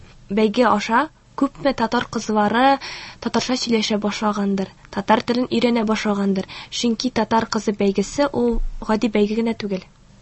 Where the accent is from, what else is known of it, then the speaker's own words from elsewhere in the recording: Aktobe Region, Kazakhstan; Мин Казахстан Республикасының Ахтубә өлкәсендә кичкенә генә Шаукар шәһәрендә туып үстем.